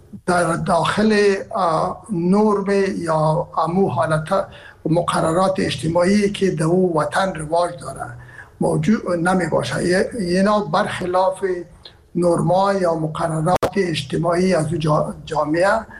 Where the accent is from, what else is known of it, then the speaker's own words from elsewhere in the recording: Herat, Afghanistan; ما که هستم از هرات هستم و پدر و مادر من هرات هستن